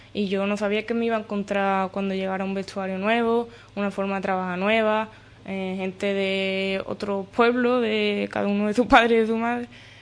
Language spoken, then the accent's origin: Spanish; Seville, Andalusia, Spain; Yo soy de Sevilla desde pequeña, mi familia es de Sevilla.